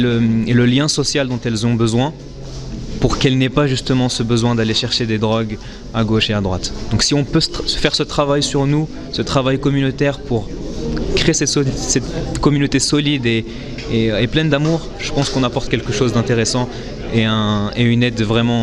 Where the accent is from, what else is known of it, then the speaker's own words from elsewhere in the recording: Argenteuil, Île-de-France, France; Alors je viens d'Argenteuil